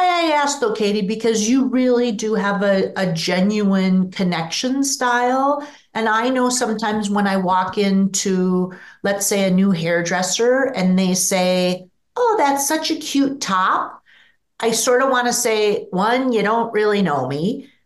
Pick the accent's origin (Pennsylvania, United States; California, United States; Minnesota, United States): Minnesota, United States; No wonder people don't think I'm a Minnesotan